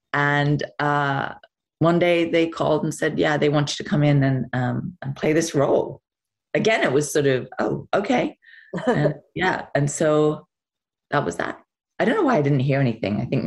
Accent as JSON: {"language": "English", "region": "England", "country": "United Kingdom", "said": "I'm English."}